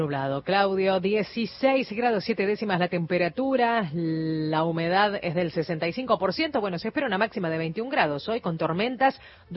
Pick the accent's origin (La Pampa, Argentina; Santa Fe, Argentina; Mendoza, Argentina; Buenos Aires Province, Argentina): Buenos Aires Province, Argentina; La Plata; Que somos la trilogía platense y tripera